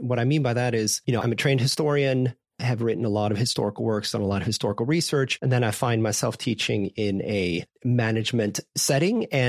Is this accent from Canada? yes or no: no; Sweden; also born or lived in Japan / United States; now in Germany; I grew up in Sweden, Japan, the US. Now I live in Southern Germany, work in Switzerland, have also worked in Southern Africa sometimes.